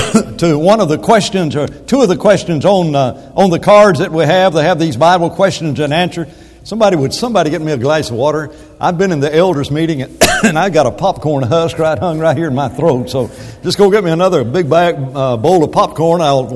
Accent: Alabama, United States; I grew up in Alabama and I hated anybody from Ohio.

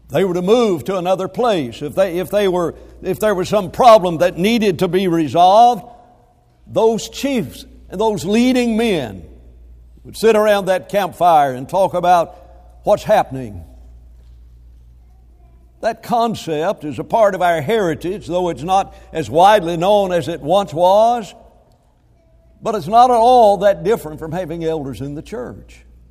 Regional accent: Alabama, United States; I grew up very near Mooresville, Alabama, some 15 miles away.

